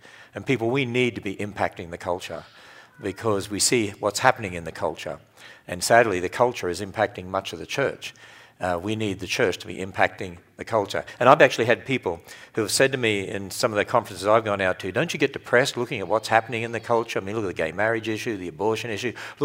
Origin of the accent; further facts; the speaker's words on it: Australia; my home country of Australia, which was never very Christianized in any way, very pagan country